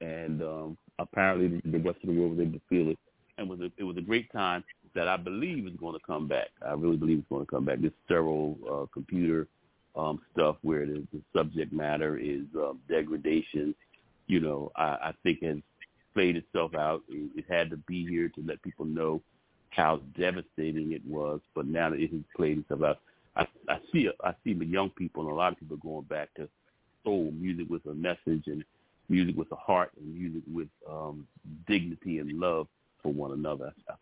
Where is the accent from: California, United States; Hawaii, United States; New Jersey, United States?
New Jersey, United States; Camden; But I'm actually from Camden, New Jersey. I'm talking from Camden, New Jersey right now.